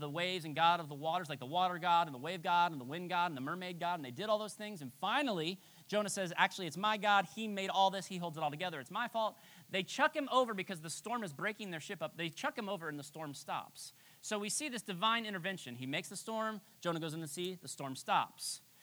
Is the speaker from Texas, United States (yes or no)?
no; Florida, United States; I grew up in South Florida, and we'd be in the ocean all day.